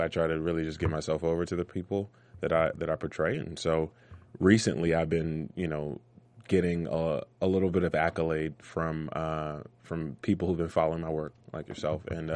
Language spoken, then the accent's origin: English; Washington, District of Columbia, United States; Well, I'm originally from Chocolate City, man. I'm from Washington, D.C.